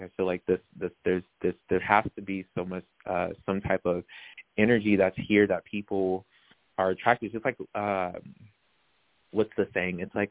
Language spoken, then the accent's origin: English; Riverside, California, United States; now in Las Vegas, United States; So I'm in Nevada, Las Vegas.